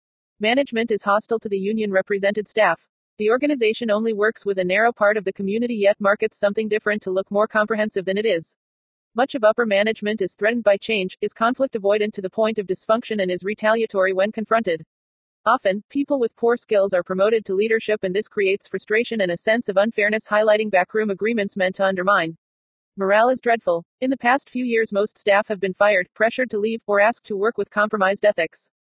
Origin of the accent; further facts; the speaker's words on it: San Bernardino, California, United States; also born or lived in Denver; right before I left the Denver area for my hometown of San Bernardino